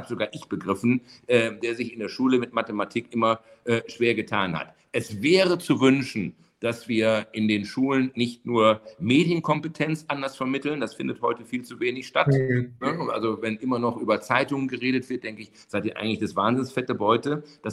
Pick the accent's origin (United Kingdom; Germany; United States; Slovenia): United States; Als Amerikaner würde ich sofort immer erst die Möglichkeit sehen, damit einmal Marmeladenbrot zu schmieren